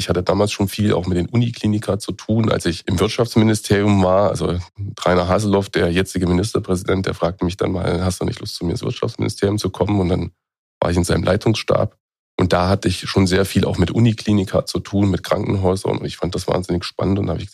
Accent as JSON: {"language": "German", "region": "Thuringia", "country": "Germany", "tie": "born there", "lives_now": "Magdeburg, Germany", "said": "geboren am 4. März 1975, bin eigentlich gebürtiger Thüringer, also in Thüringen geboren, und bin dann über Studium im Ausland und bin ich dann irgendwann nach Sachsen-Anhalt gekommen und seit vielen Jahren in Sachsen-Anhalt, dort auch heimisch, Magdeburg."}